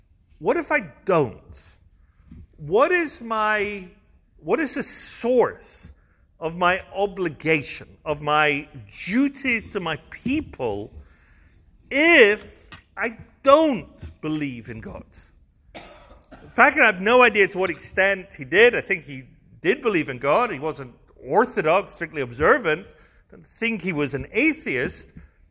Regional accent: Scotland, United Kingdom; apart from actually being the father-in-law of a woman I grew up with in Scotland?

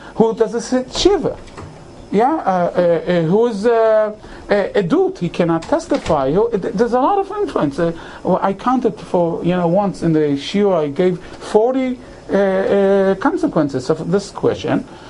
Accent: Haifa, Haifa District, Israel; You remember I'm from Haifa. The girl from Haifa.

